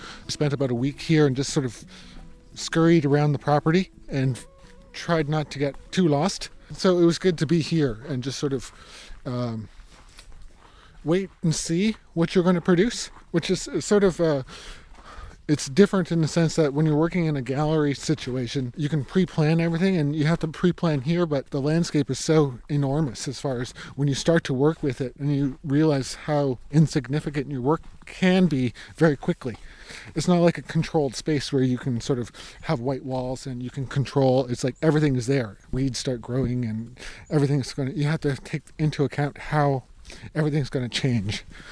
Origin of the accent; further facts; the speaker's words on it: Ontario, Canada; I'm an artist from Haliburton County, so just over that way.